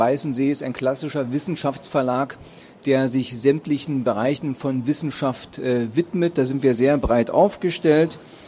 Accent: Berlin, Germany; accent: Berlin; auch wenn ich versuche, hier meinen Berliner Akzent etwas zu unterdrücken, was mir nicht immer gelingt

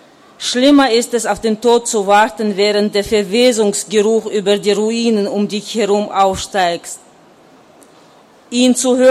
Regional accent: Chechnya, Russia; first language Chechen; German is a second language; Das Schwierigste ist, anzufangen, auf Deutsch zu schreiben, also in eine fremde Sprache zu schreiben. Ich habe am Anfang immer auf Tschetschenisch geda

